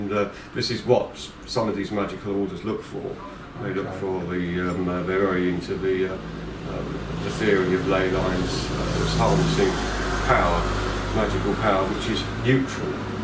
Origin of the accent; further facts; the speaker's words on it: South East England, United Kingdom; also born or lived in London; But my family soon moved down to the Sussex coast, where I've been ever since.